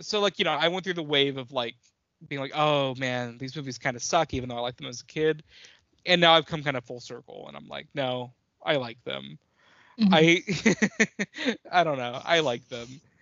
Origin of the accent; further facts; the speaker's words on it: Orlando, Florida, United States; because I mean, especially me growing up in Orlando, like there were like a lot of commercials for it too